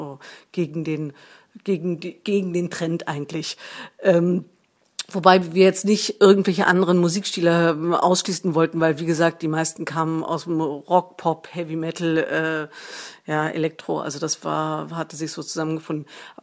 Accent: West Berlin, Berlin, Germany; Ich komme ursprünglich aus West-Berlin

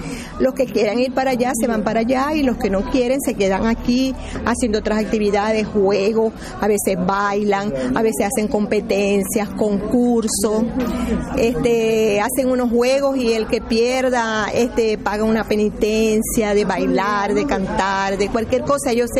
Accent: Venezuela; Por lo menos yo soy de Venezuela. Estoy aquí y me gusta mucho estar aquí

